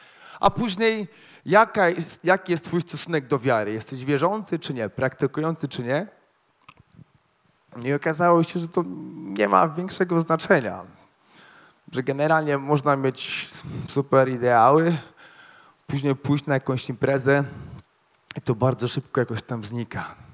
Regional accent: Warsaw, Masovian Voivodeship, Poland; Ja pochodzę z Warszawy, studiowałem przy seminarium w Warszawie socjologię.

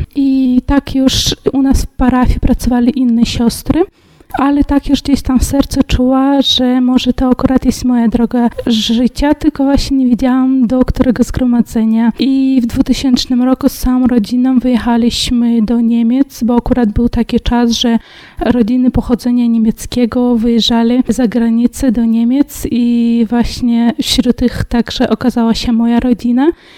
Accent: Kazakhstan; Pochodzę z rodziny niewierzącej, wychowywałam się w Kazachstanie, tam spędziłam swoje dzieciństwo. Mając 14 lat otrzymałam chrzest święty i komunię świętą.

